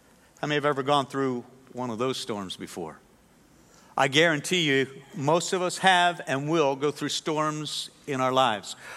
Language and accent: English; Pennsylvania, United States; I grew up in Pennsylvania. I grew up in a little town right next to Hershey, PA, where they make the sweetest chocolate in the world.